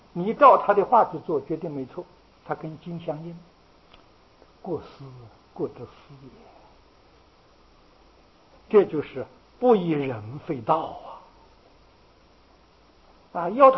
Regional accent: China; 像我们中国人熟悉的知道的济公活佛

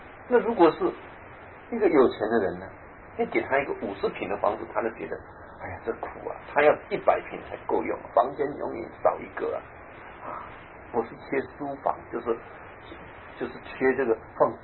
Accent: Yilan County, Taiwan; 尤其在我们乡下那个地方，在宜兰县那个地方，几乎都是过这样的日子。

